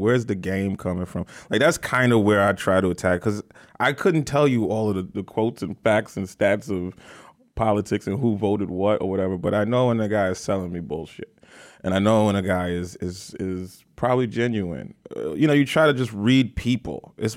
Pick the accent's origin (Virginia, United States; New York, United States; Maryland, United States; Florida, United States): New York, United States; We're from New York, man.